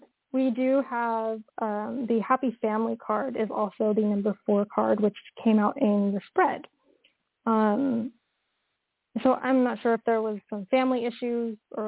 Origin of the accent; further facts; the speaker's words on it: California, United States; Yeah, I'm from Northern California.